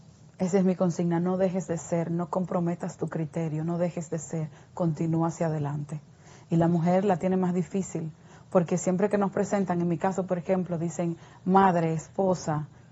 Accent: Sosúa, Puerto Plata, Dominican Republic; porque muchas veces yo digo, vengo de Sosúa, pero me miran y rápidamente digo, sí, pero.

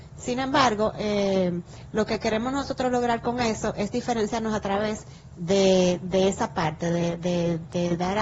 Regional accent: Bonao, Monseñor Nouel, Dominican Republic; yo desde pequeña, yo soy de Bonao y estudié en un colegio que le daba mucha importancia a lo que es el arte y la música, la pintura.

